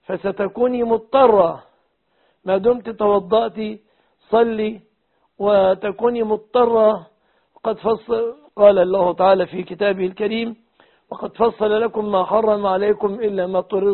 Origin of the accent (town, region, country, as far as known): Egypt